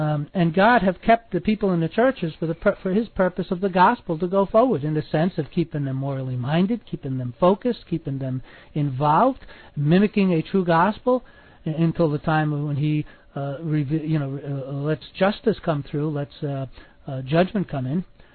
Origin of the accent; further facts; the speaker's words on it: New York City, New York, United States; You know, I come from New York City, and I know people who are murderers.